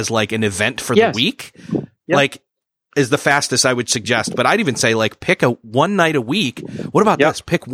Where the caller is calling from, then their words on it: Indiana, United States; I am in Indiana. I'm about 3 hours south of Chicago.